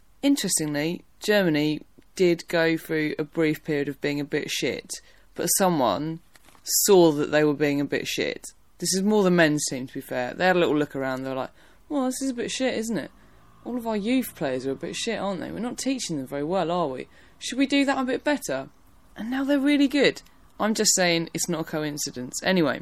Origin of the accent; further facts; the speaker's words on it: England, United Kingdom; you know, I am English, but I know we have lovely Welsh and Scottish listeners as well